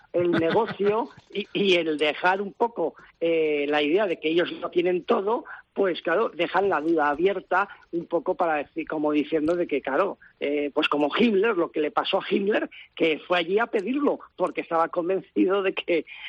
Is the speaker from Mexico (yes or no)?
no; Valencian Community, Spain; yo como católico valenciano